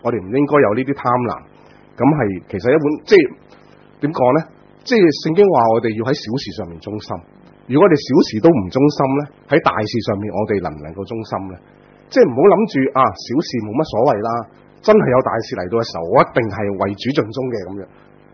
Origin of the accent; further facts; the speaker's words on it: China; 咁有時好複雜，我哋中國人嗰啲即係親屬關係咁樣